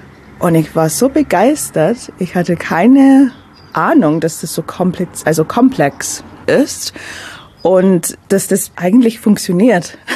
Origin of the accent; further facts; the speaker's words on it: London, United Kingdom; German is a second language; now in Ulm, Germany; Ich bin Londoner, also ich komme aus London, habe seit 7 Jahren in Deutschland, also Ulm/Neu-Ulm gewohnt.